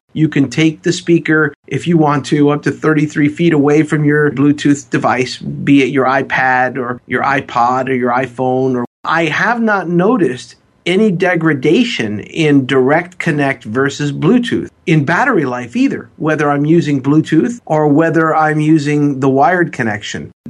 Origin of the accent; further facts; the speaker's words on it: Florida, United States; I'm going to play the same song because I'm from South Florida.